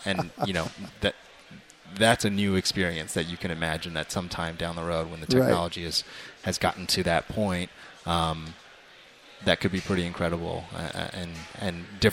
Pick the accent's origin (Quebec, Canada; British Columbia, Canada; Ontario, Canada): Ontario, Canada; Toronto; now in United States; I didn't watch the Bills when I grew up in Toronto, so when I came here, the Eagles were my team.